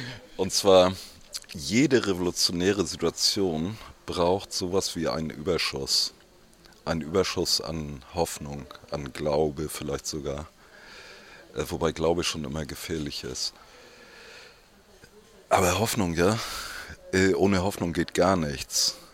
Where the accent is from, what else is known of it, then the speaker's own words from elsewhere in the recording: Kiel, Schleswig-Holstein, Germany; Ich habe noch in meiner Heimatstadt in Kiel an dem Nachmittag gesessen